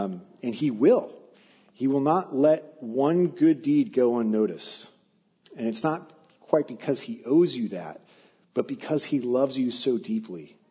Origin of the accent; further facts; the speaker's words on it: Arizona, United States; I'm being from Arizona, I was unaware that this was a thing